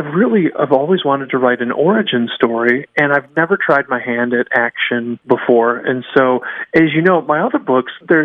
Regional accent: Michigan, United States; and I was born and raised in Michigan, and decided to write books that mostly are set around the Great Lakes area

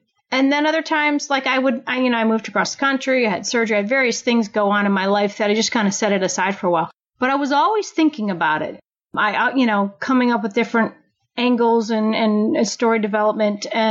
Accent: Maryland, United States; also born or lived in East Coast; I grew up in Maryland and went to school. I've lived all up and down the East Coast.

